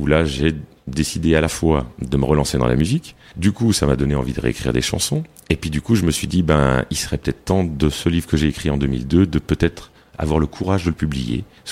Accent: Montélimar, Auvergne-Rhône-Alpes, France; Mais vous venez d'où ? Moi de Montélimar, monsieur.

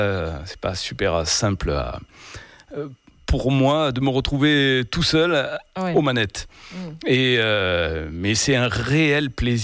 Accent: Avignon, Provence-Alpes-Côte d'Azur, France; born there; Je suis né à Avignon, oui.

